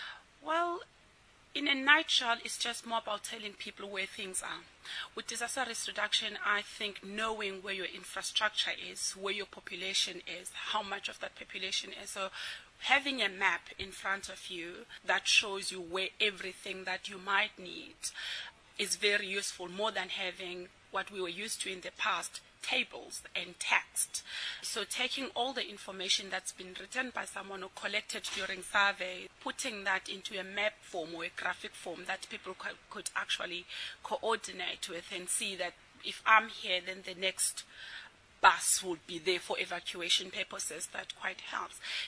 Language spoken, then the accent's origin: English; Eastern Cape, South Africa; I'm from the Eastern Cape in South Africa. I grew up in the villages, but I was lucky enough to have an educated family.